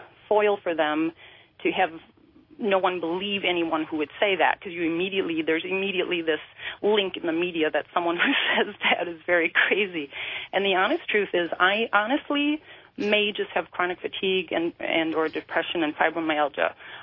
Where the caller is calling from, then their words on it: Wisconsin, United States; I'm calling from Wisconsin.